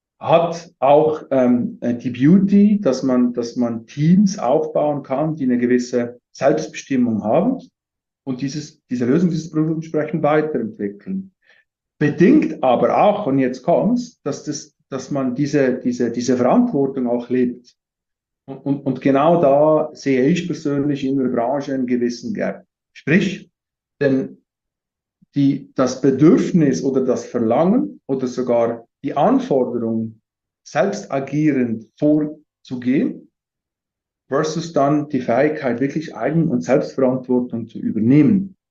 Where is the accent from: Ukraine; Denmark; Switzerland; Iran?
Switzerland; Valais; Aufgewachsen bin ich in Wallis, Südschweiz, in den Bergen.